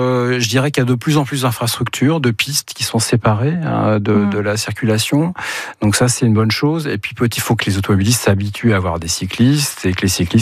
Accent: Normandy, France; je suis normand

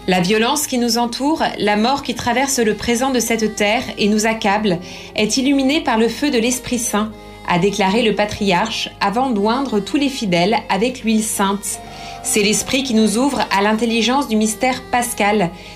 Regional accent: Nigeria; Je viens du Nigeria, d'Afrique, mais ici, pratiquement toutes les langues sont représentées

